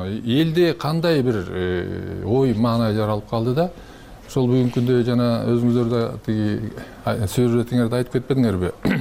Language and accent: Kyrgyz; Min-Kush, Naryn Region, Kyrgyzstan; Мисалы мен да ошол өзүм миңкуштук болом, миңкуш жергесинде төрөлгөм. Ошол жерде атам да миңкуштук, ошол жерде төрөлгөн.